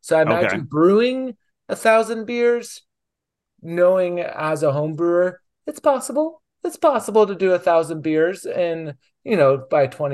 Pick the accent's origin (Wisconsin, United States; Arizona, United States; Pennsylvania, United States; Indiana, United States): Indiana, United States; which I grew up in Indiana, about 2 hour and a half to 2 hours away from Nashville.